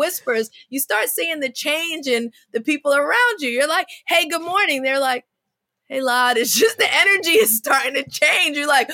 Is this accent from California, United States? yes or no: no; Brooklyn, New York, United States; I'm from Brooklyn. I grew up in New York.